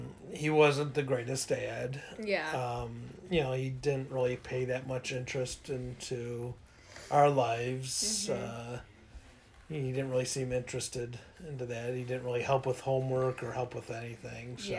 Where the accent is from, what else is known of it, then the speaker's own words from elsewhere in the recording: Livonia, Michigan, United States; So we grew up in Livonia.